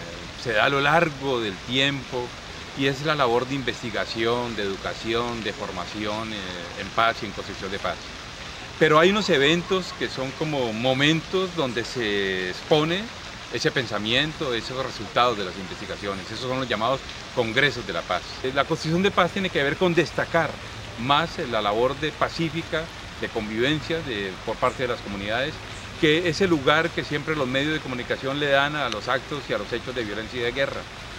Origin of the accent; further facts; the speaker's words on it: Colombia; Lo digo como un colombiano, que desde que nació lo que ha conocido son noticias, anécdotas, hechos de guerra y de violencia.